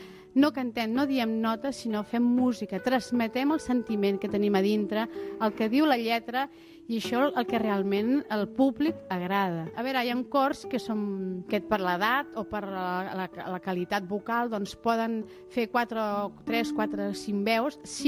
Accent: Sabadell, Catalonia, Spain; sóc de Sabadell, tinc 51 anys.

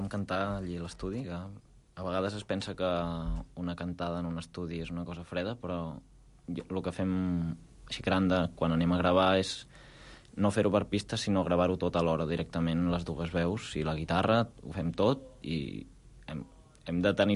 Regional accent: Reus, Catalonia, Spain; vam fer una cantada a Reus, perquè jo sóc de Reus

